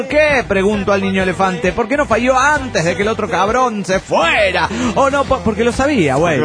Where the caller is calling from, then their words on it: Morelia, Michoacán, Mexico; de Morelia, Michoacán, México